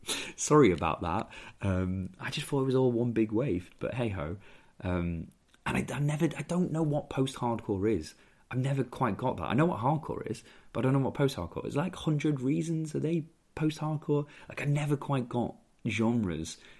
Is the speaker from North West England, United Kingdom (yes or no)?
no; Merthyr Tydfil, Wales, United Kingdom; I used to be called Welsh quite a lot because I'm from Merthyr Tydfil, despite the accent.